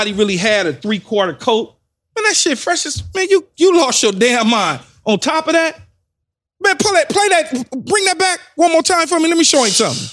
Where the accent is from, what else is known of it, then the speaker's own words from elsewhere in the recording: Los Angeles, California, United States; Man, I'm from South Central Los Angeles.